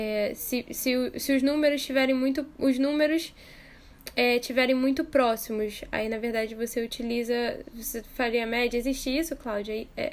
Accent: Cabo Frio, Rio de Janeiro, Brazil; Eu sou da região dos Lagos, do Rio de Janeiro. Eu sou de Cabo Frio.

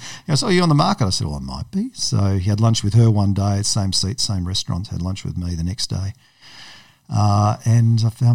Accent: South Yarra, Victoria, Australia; I did that in year 12 and then went and did the thing you should do if you're a private school kid growing up in South Yarra.

